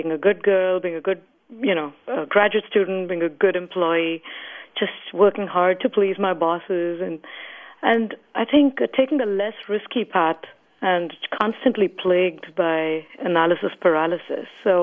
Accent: India; now in San Jose, United States; I grew up in India, and I'm a first-generation U.S. immigrant

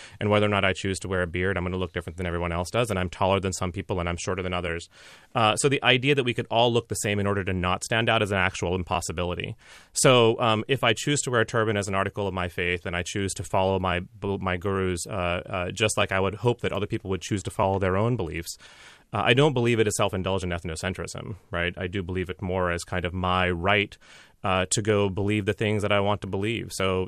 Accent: United States; so it was interesting as a Sikh kid growing up in the United States in the 1970s and 1980s

